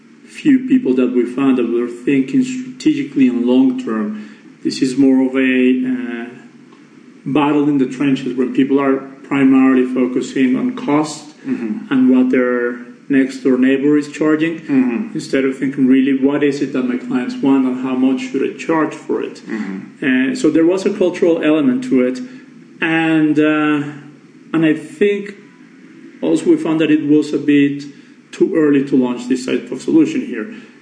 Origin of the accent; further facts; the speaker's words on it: Bogota, Bogotá, Colombia; moved away as an adult; also born or lived in Madrid; I was born and raised in Bogota. Mm-hmm. I did my university studies here. I started my own business while still in university, mm-hmm. then left the country in 2003 to do my MBA